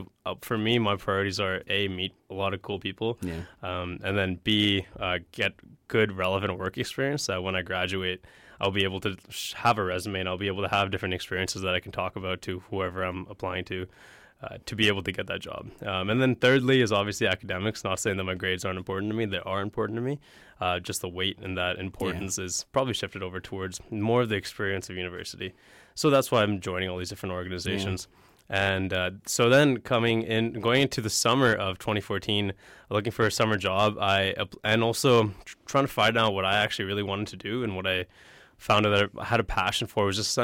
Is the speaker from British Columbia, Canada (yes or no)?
yes; North Delta, British Columbia, Canada; also born or lived in California, United States; I moved up to Canada. I lived in a suburb outside of Vancouver in UBC called North Delta. I lived there from 12 until I graduated hi